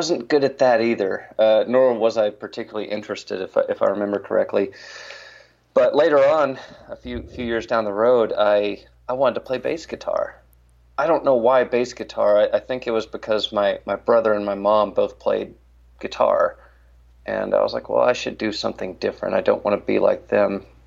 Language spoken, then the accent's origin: English; Knoxville, Tennessee, United States; I grew up in Knoxville, Tennessee, just a couple hours east of Nashville.